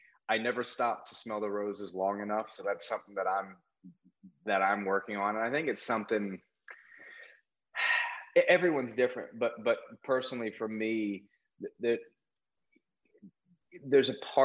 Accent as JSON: {"language": "English", "town": "Philadelphia", "region": "Pennsylvania", "country": "United States", "tie": "born or raised there", "said": "which, growing up in Philly, Pittsburgh is like, it's another country because you're 6 hours away in a different part of the state. They're not part of us."}